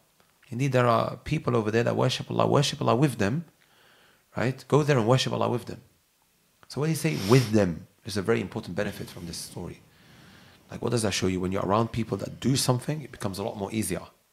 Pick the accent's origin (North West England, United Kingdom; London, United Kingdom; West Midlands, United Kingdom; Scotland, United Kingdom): London, United Kingdom; We grew up near the Arsenal stadium.